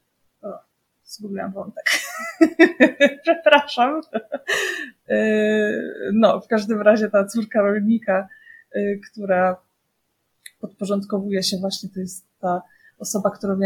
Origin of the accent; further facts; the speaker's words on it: Radoszyce, Subcarpathian Voivodeship, Poland; moved away; Ja się wychowywałam właśnie w Radoszycach, to jest taka mała wieś na Podkarpaciu, już w sumie w Bieszczadach, w konserwatywnej rodzinie.